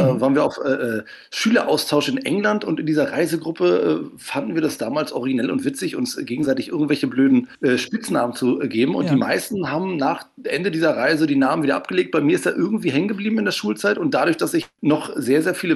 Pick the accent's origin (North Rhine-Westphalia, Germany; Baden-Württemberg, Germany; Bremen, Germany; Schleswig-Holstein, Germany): Schleswig-Holstein, Germany; Schwarzenbek; also born or lived in Hamburg; Und dann sind wir zusammen aufgewachsen im dicken, schönen Speckgürtel von Hamburg, da in Schwarzenbek. Das ist gerade noch Schleswig-Holstein dann, genau. Und dadurch haben wir so einen leichten nordischen Akzent wahrscheinlich drin.